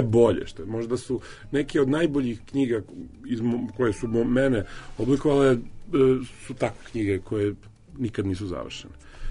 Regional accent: Sarajevo, Federation of Bosnia and Herzegovina, Bosnia & Herzegovina; born there; ja sam Sarajlija po rođenju

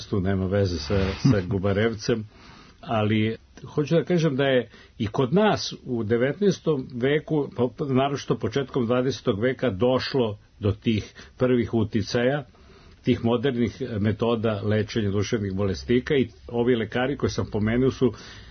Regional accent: Belgrade, Serbia; born there; ja sam rođen u Beogradu, moji su da. Svi preci iz Beograda

